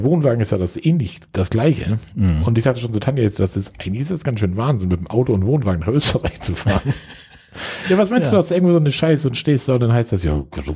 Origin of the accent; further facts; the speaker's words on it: Schleswig-Holstein, Germany; So als Schleswig-Holsteiner.